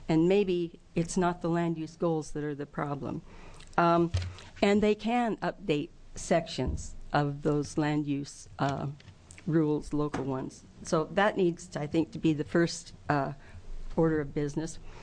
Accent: Kinzua, United States; I'm from Kinzu. I went all through grade school at Kinzu Grade School. That was a logging town.

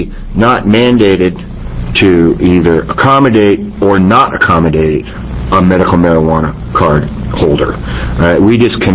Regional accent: Iowa, United States; Well, I grew up in Iowa, and Iowa is known for having an excellent school system, and I'm a product of it.

